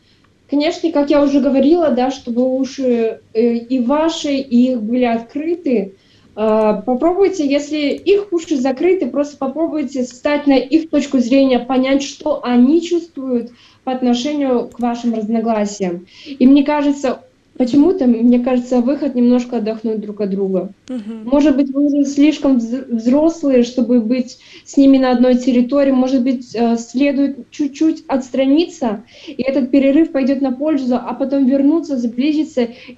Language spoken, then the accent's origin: Russian; Kamensk-Uralsky, Sverdlovsk Oblast, Russia; меня просто взяли из Екатеринбурга, увезли в мой родной город. Ну, типа, я жила полгода в Каменске-Уральском